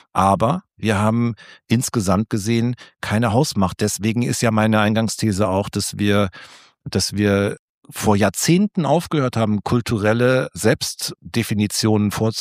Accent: North Rhine-Westphalia, Germany; ich komme halt aus NRW

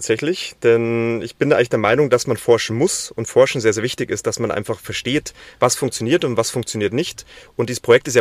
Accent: Bavaria, Germany; now in East Frisia, Germany; ich komme ursprünglich aus Bayern und bin dann tatsächlich nach Ostfriesland gegangen, also es könnte nicht weiter weg sein

